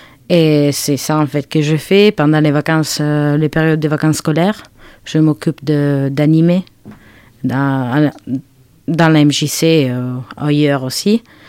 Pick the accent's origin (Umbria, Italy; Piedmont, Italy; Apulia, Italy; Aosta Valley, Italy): Apulia, Italy; Lecce; French is a second language; now in France; Je viens du sud, Lecce. Ça se trouve juste dans les talons de la botte.